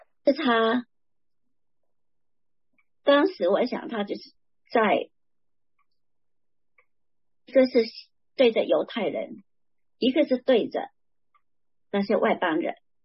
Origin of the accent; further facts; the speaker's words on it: China; 好像我们以前国内哈我们中国人哈会觉得汉人